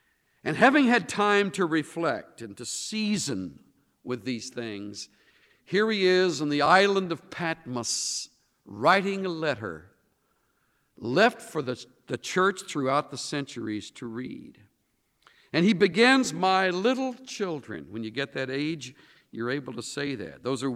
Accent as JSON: {"language": "English", "region": "the South", "country": "United States", "tie": "born or raised there", "said": "I was raised in the South where that expression is very common"}